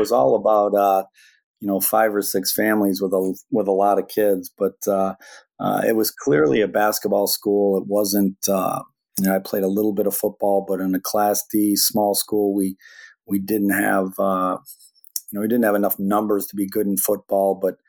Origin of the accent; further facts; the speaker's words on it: Fulton, New York, United States; Yeah, so I grew up in Fulton, New York, pretty close to Syracuse.